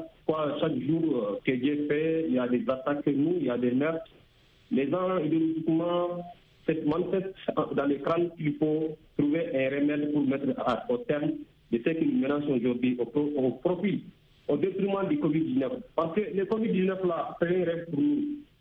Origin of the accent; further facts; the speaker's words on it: Mali; Je suis malien.